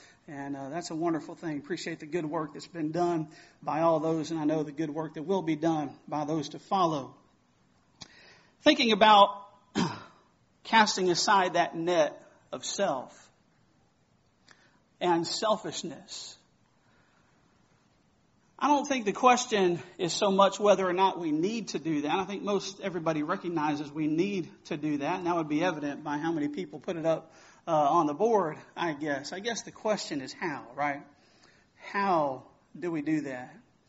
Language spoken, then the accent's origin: English; Houston, Texas, United States; John was the one who was the preacher whenever I was growing up in the Houston area. That's where Rumble is, in the Houston area.